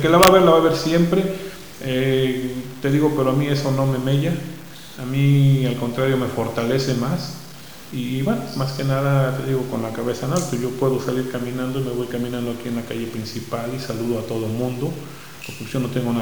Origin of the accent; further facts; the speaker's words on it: Tetela, Mexico; acá estamos y seguiremos siendo teteleses